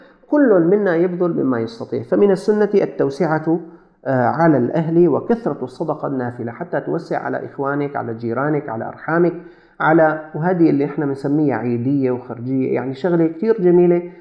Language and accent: Arabic; Syria; لكن أقل شيء تكون 1500 عندنا في سوريا.